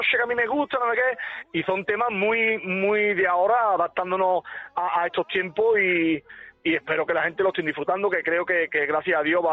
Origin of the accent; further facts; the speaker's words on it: Seville, Andalusia, Spain; Y arrancamos en Sevilla, en mi tierra